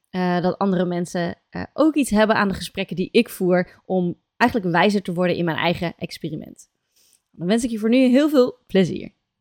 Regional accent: Netherlands; omdat we over het algemeen als Nederlanders niet super gewend zijn, denk ik, in onze samenleving om over onze gevoelens te praten.

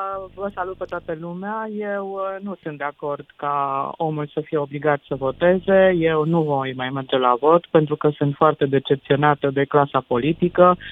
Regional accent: Brașov, Brașov County, Romania; sunt din Brașov, iubesc Brașovul. Sunt născut aici

